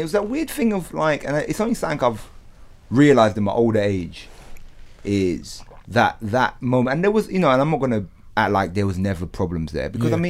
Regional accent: Ilford, London, United Kingdom; You know, I'm from Ilford.

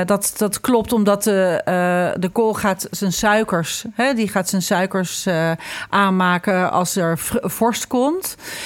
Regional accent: Ireland; now in Netherlands; ik groeide natuurlijk op in Ierland met Halloween.

